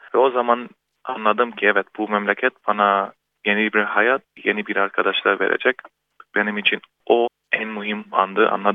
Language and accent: Turkish; Syria; now in Australia; çünkü ben Suriye'de büyüdüm.